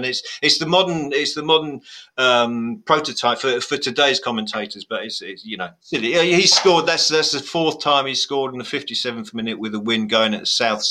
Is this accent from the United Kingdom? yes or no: yes; Blackburn, North West England, United Kingdom; I support Blackburn because I'm from Blackburn.